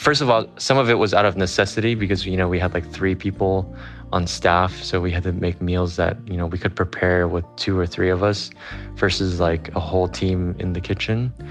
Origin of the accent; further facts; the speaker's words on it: United States; But, you know, at the same time, I grew up here in America, so we love the Western breakfast.